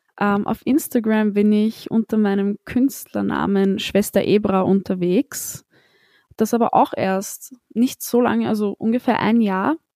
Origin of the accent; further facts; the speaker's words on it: Austria; born there; ich bin in Österreich geboren. Meine Eltern sind in Bulgarien geboren, aber eigentlich aus der Türkei.